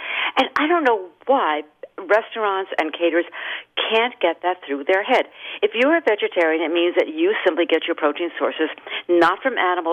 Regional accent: Massachusetts, United States; I was very pleased to see there was nobody from my home state of Massachusetts on that list.

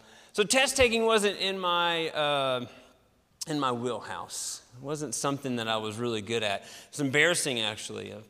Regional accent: West Virginia, United States; Hey, I'm from West by God, Virginia. Don't you worry. I know about guns.

